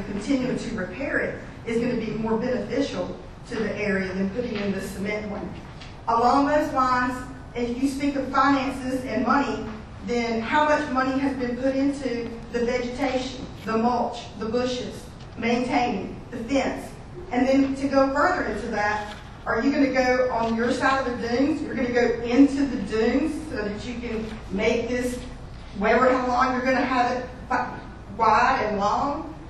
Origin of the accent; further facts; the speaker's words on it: Grifton, North Carolina, United States; I come from Grifton, North Carolina, and Curie is known as one of the finest beaches in our state.